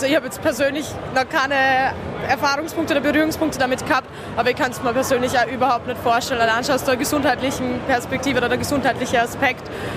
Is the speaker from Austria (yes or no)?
yes; Pinkafeld, Burgenland, Austria; ich komme aus dem Burgenland, aus Pinkerfeld … ihr Schwester.